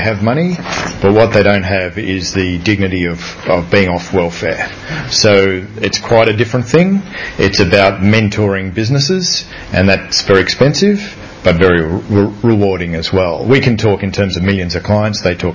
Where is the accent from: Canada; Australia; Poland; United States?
Australia; as an Aussie